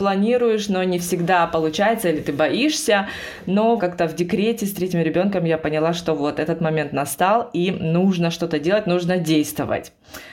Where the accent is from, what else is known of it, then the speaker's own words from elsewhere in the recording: Russia; now in Germany; Больше 20 лет назад я приехала в Германию из России, тогда еще со своей семьей.